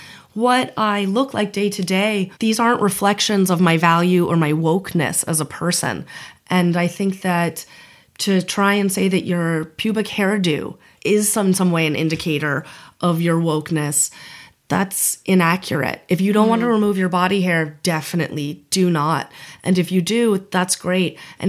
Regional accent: Seattle, Washington, United States; I'm from Seattle, so I'm just like, what?

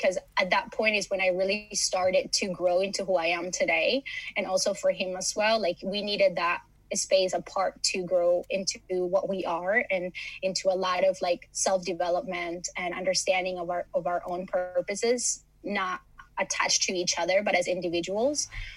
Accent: United States; also born or lived in Los Angeles; now in Malmö, Sweden; I come from Miami, from LA, from very busy cities. And Malmo has been a very nice place to land

